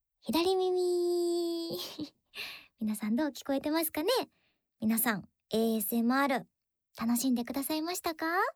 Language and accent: Japanese; Chiba, Japan; 私は千葉出身なんですけど